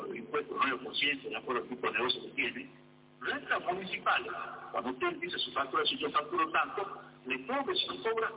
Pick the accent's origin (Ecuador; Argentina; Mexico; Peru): Argentina; Yo soy argentino, granense